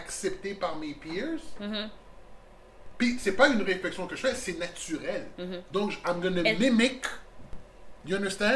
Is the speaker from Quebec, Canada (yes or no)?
yes; Montreal, Quebec, Canada; born there; je suis né à Sainte-Justine, Côte-Sainte-Catherine.